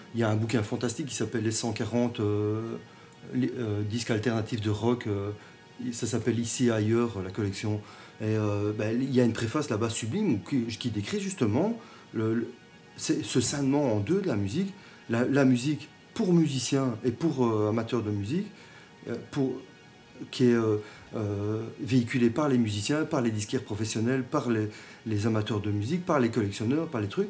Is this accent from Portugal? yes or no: no; Charleroi, Wallonia, Belgium; Moi j'adore Charleroi, je suis de Charleroi, je faisais une fixation sur Charleroi.